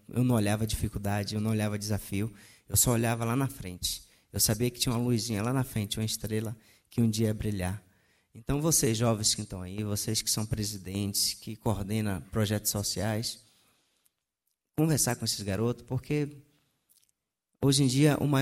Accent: Salvador, Bahia, Brazil; lá na minha capital, que é Salvador, que sou baiano.

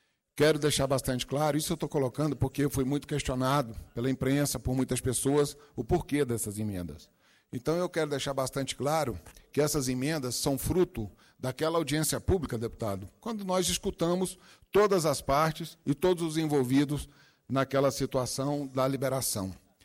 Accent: Sobradinho, Brazil; Posto Brazuca, que é lá da minha cidade de Sobradinho.

